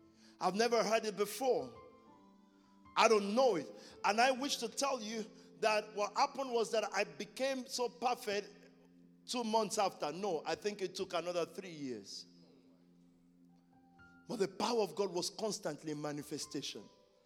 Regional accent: Nigeria; I grew up in Nigeria. I'm not necessarily from a poor family at all.

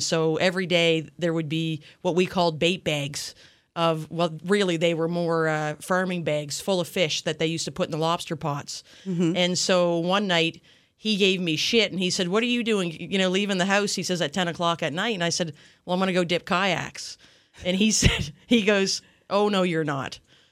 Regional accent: Yarmouth, Nova Scotia, Canada; I grew up in Yarmouth a long time ago.

